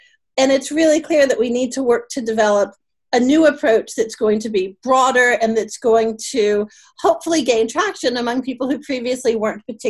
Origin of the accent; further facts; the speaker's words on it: United States; now in New Zealand; I'm an American in New Zealand, and there's a reason for